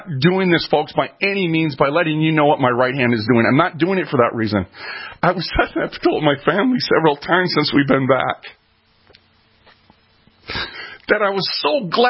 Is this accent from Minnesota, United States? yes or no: yes; Minneapolis, Minnesota, United States; I'm a welfare kid. I was raised in North Minneapolis. I moved 37 times before I actually moved into the first house I ever lived in.